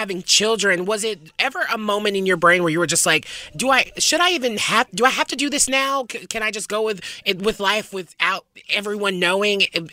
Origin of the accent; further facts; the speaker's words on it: the South, United States; I'm also from the South